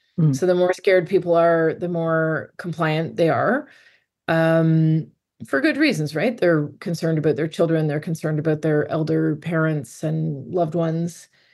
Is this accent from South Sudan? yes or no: no; Toronto, Ontario, Canada; now in Montreal, Canada; I'm sitting here in Quebec. So I'm based in Montreal for now. As we were chatting, I'm moving to Northern Ontario soon, but I'm from Toronto. We grew up around the corner. I now live in Montreal, Quebec